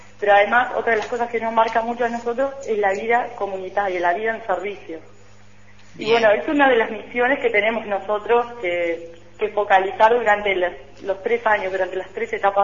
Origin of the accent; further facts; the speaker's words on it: Paysandú, Uruguay; now in Montevideo, Uruguay; Yo soy de Paysandú, pero por motivos de estudio me tuve que venir a Montevideo.